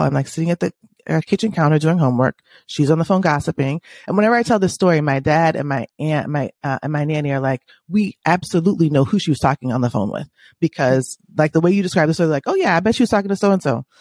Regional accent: Louisiana, United States; Like when I was growing up in Louisiana, almost every joke about Louisiana is about your Frenchy name, about your Frenchy accent.

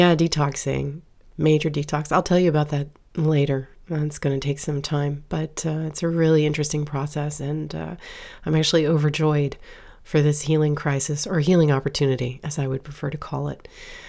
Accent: Florida, United States; not assume that, of course, we would be married in my hometown in Florida, according to tradition.

